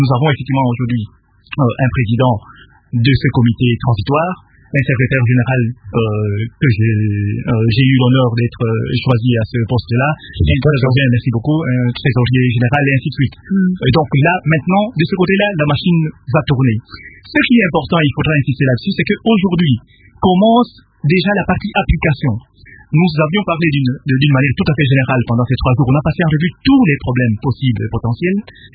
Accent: Brussels, Belgium; Moi, personnellement, évidemment, je viens de Belgique.

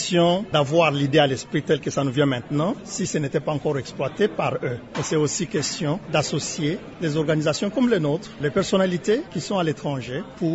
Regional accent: DR Congo; nous, en tant que Congolais de l'étranger

